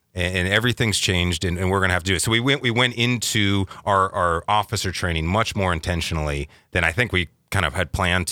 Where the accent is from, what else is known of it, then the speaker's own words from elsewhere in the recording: Ohio, United States; I grew up in Ohio.